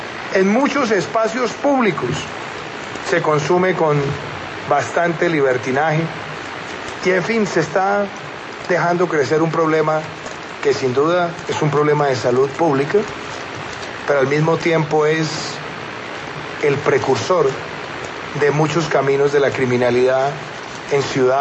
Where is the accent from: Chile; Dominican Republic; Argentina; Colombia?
Colombia; nosotros como colombianos